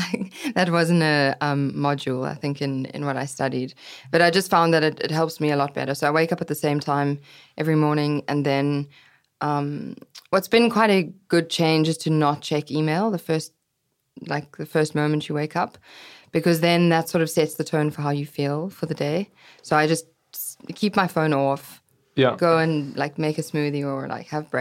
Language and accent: English; South Africa; So growing up in South Africa, there's a lot more space than in London and New York, I guess.